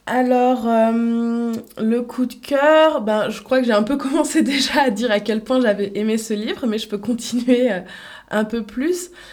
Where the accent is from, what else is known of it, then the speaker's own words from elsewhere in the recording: Aubenas, Auvergne-Rhône-Alpes, France; born there; je suis née en Ardèche, à Aubenas.